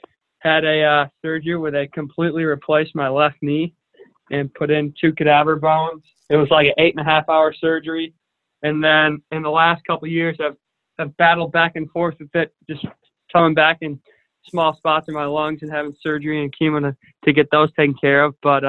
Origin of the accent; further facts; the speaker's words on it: St. Paul, Minnesota, United States; I am from St. Paul, Minnesota. Grew up going to a Catholic school. My mom's a Catholic grade school teacher.